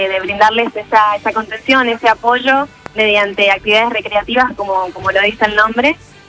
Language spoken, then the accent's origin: Spanish; Malargüe, Mendoza, Argentina; de Malargüe